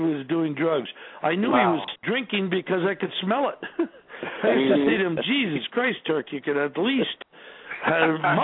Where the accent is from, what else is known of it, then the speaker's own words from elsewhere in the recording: Canada; Well, growing up in Canada, I mean, it was, yeah, that was it.